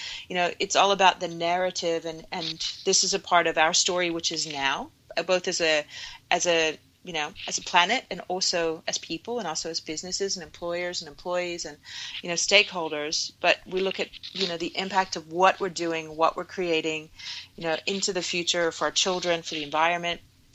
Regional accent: Virginia, United States; somebody said to me as a child growing up in Virginia

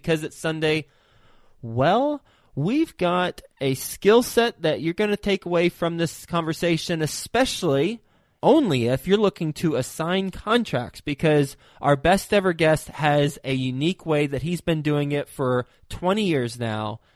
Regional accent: Fort Worth, Texas, United States; a DFW real estate club in Fort Worth, Texas, my hometown.

